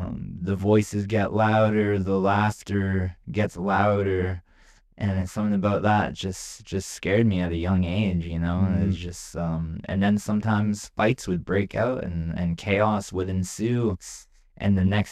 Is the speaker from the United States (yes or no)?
no; British Columbia, Canada; also born or lived in Vancouver, Canada / Burnaby, Canada; But I was born here on the Kwangan territory and have lived here, gratefully for almost all of my life. Spent some time on Musqueam territory as well, over in Vancouver, Burnaby, and other places.